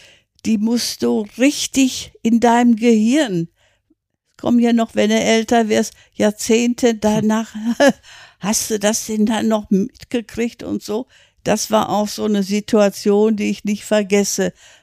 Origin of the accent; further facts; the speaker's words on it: Dortmund, North Rhine-Westphalia, Germany; also born or lived in Haslach im Kinzigtal, Black Forest; es war eine schöne Zeit, wo ich als Kind im Schwarzwald war. Ja. Und nach Beendigung des Krieges sind wir in einen Waggon gekommen, sind 4 Wochen von Haslach im Kinzigtal nach Dortmund, haben wir 4 Wochen gebraucht.